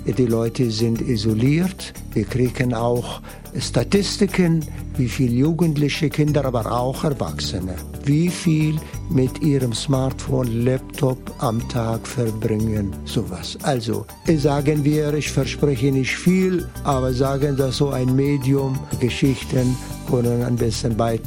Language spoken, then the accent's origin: German; Palestine; German is a second language; Ich komme, wissen Sie, aus dem Land die Wiege der Weltreligionen. Palästina, also Christentum, Judentum, Islam, irgendwas bleibt hängen.